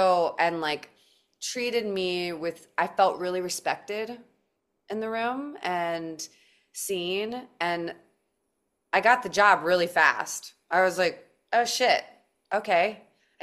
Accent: Maryland, United States; We had a long time at the Kennedy Center, which is great because that's home for me. I'm from Maryland. And so I had a long drive home.

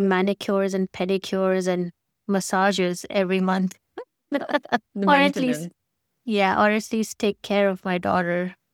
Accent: India; Listen, I grew up in India.

